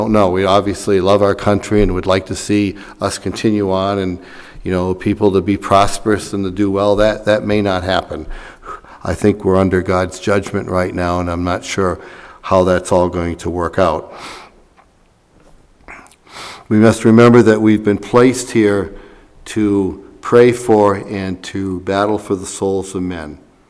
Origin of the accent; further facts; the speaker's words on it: United States; I'm speaking as American.